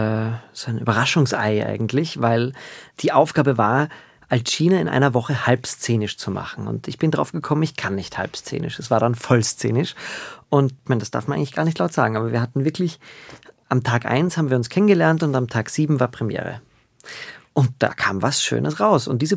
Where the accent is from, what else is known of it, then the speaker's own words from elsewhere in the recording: Graz, Styria, Austria; Und den habe ich gesehen in Graz, in meiner Heimatstadt